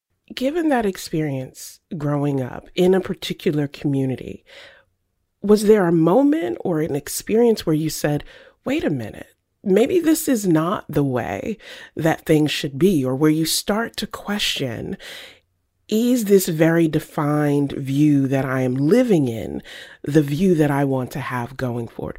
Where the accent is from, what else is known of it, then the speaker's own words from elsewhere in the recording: Virginia, United States; it sounds a lot like my upbringing growing up in the Bible Belt in Virginia, the home of Liberty University, the Moral Majority Movement, so many overlaps.